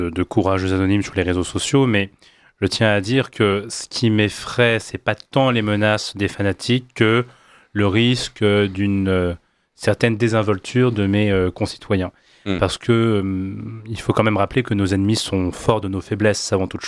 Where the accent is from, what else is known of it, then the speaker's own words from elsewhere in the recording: France; Je suis à la fois un citoyen français issu de la tradition libérale